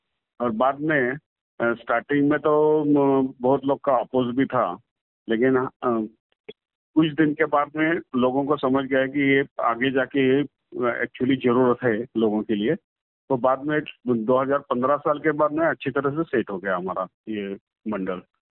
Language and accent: Hindi; Pune, Maharashtra, India; Basically मैं पुणे का रहने वाला हूँ, पुणे महाराष्ट्र से बोल रहा हूँ मैं।